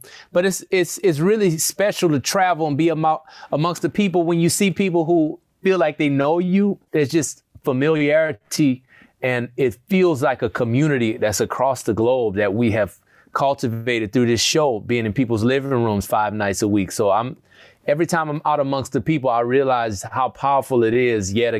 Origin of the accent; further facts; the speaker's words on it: New Orleans, Louisiana, United States; Well, we grew up in New Orleans, but it's a part of the whole thing.